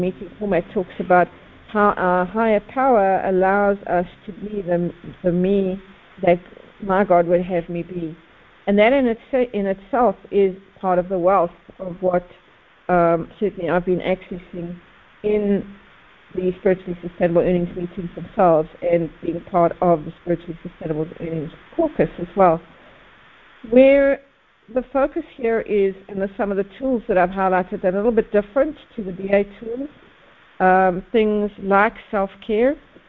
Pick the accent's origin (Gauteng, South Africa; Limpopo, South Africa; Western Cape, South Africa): Gauteng, South Africa; Johannesburg; calling from Johannesburg, South Africa